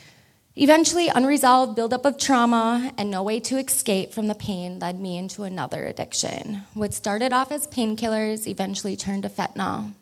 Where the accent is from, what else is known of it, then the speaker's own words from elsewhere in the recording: Green Bay, Wisconsin, United States; born there; I was born here in Green Bay, Wisconsin.